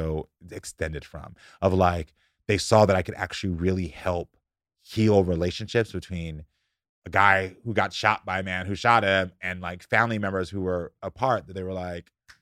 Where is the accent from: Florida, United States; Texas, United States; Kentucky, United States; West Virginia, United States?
Texas, United States; And Bobby, because we're the oldest and we're both from Texas.